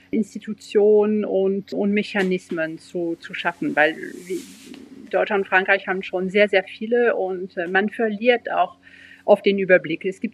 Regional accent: Switzerland; wenn ich mit Menschen in einem kleinen Dorf im Jura rede, wo ich herkomme, wo ein Teil meiner Familie noch lebt

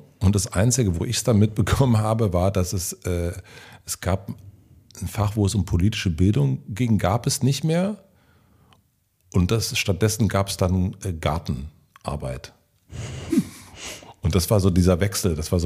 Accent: Gröden, Brandenburg, Germany; Der Ort, wo ich groß geworden bin, das heißt Gröden, ist so ein ganz so ein Dorf im Grunde.

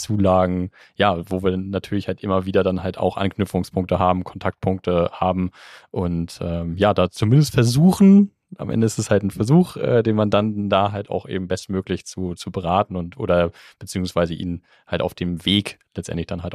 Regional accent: Hamburg, Germany; born there; Also als geborener Hamburger darf ich das, glaube ich, so sagen.

